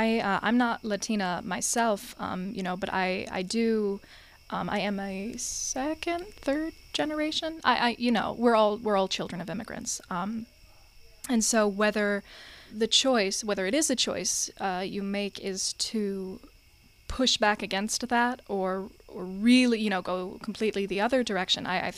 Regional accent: Haslett, Michigan, United States; Yes, I am. I hail from the 517. I grew up in Hazlitt, and my dad works at State.

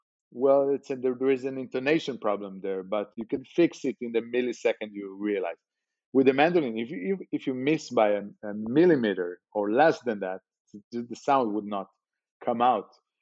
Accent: Beersheba, Southern District, Israel; he came to my hometown, Be'er Sheva.

